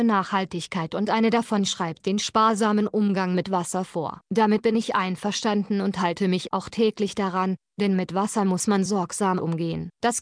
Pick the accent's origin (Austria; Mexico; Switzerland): Mexico; Puebla; Ich stamme aus der Stadt Puebla und kam eigentlich eher zufällig in das Unternehmen, an einem freien Tag.